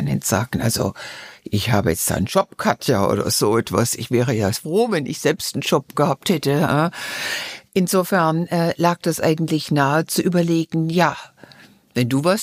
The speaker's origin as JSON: {"language": "German", "region": "East Germany", "country": "Germany", "said": "ich bin aus dem Osten, ich bin es gewöhnt, wirklich nicht von Transfers zu leben, sondern durch meine eigene Arbeit."}